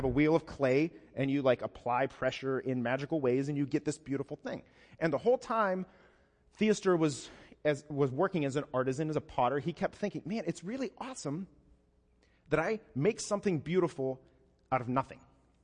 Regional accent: Youngstown, Ohio, United States; 20 miles north of where I grew up in Youngstown, Ohio

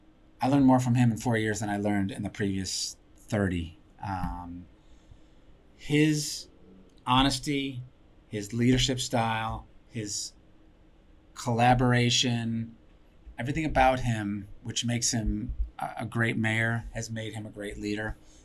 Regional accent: Buffalo, New York, United States; Well, I mean, I'm from Buffalo originally.

